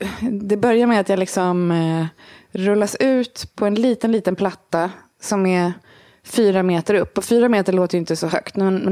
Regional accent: Härnösand, Västernorrland County, Sweden; also born or lived in Gothenburg; jag föddes i Göteborg. Jaha. Sen flyttade jag till Härnösand.

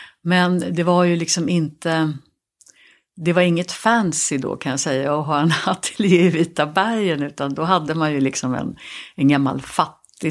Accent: Stockholm, Stockholm County, Sweden; Jag växte upp på Söder. Vi befinner oss ju på Söder nu med, men jag har bara lämnat Söder en gång rent fysiskt som boendeplats. Men jag är född på Gotlandsgatan.

